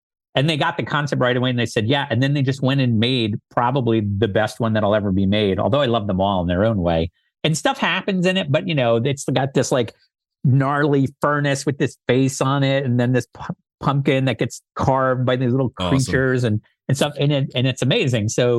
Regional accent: East Coast, United States; because I come from the East Coast, and I go to bed early.

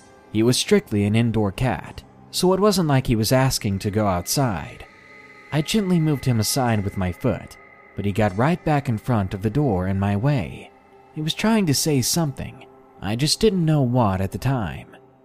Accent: Massachusetts, United States; It was February, and in my home state of Massachusetts, we're no strangers to snow.

